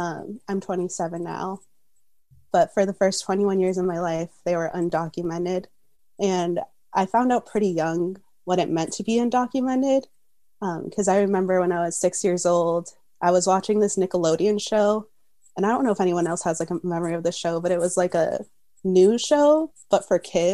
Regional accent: Minneapolis, Minnesota, United States; My pronouns are she, her, hers. I'm from Minneapolis, Minnesota

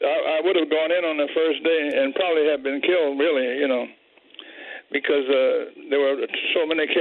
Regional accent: Chicago, Illinois, United States; Yeah, I lost a very close friend that I grew up with in Chicago.

